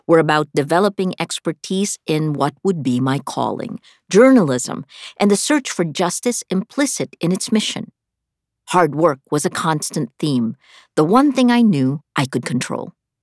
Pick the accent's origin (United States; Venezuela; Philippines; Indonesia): Philippines; Pasay, Metro Manila; born there; I was born on October 2, 1963, in a wooden house in Pasay City, Manila, in the Philippines